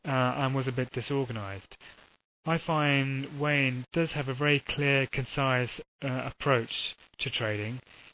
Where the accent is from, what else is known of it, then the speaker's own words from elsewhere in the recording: London, United Kingdom; I'm from London in the UK.